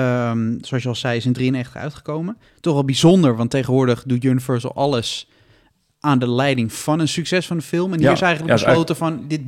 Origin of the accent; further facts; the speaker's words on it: Haarlem, North Holland, Netherlands; Ik kom uit Haarlem.